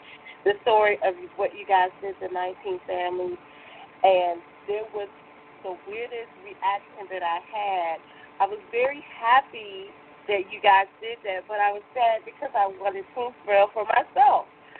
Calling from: Marietta, Georgia, United States; I'm calling from Marietta here in Georgia.

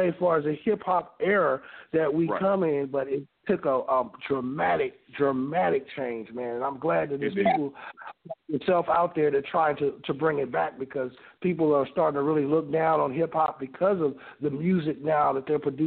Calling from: Kansas City, Missouri, United States; I'm calling from Kansas City, Missouri.

